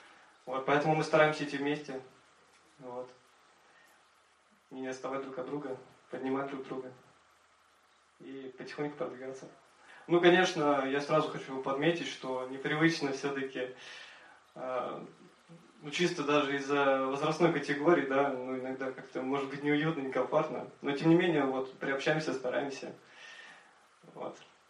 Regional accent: Tallinn, Harju County, Estonia; девушка зовут Евгения, мы из Таллина.

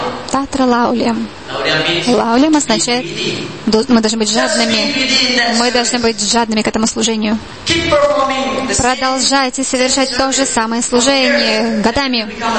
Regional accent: Indonesia; Russian is a second language; я из Индонезии

